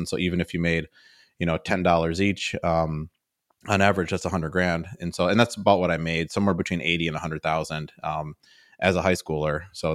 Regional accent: Milwaukee, Wisconsin, United States; and I was from the Milwaukee area. So I already kind of knew what Madison was like

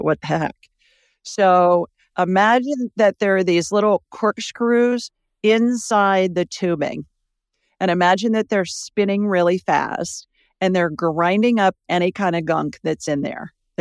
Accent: Columbus, Ohio, United States; For those of you that don't know what we're talking about, I was born and raised in Columbus, Ohio.

